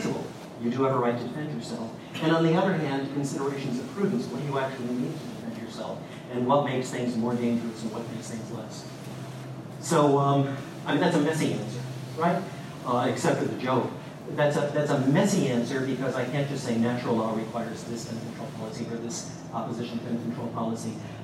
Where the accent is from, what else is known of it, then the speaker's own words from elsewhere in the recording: Texas, United States; like my home state of Texas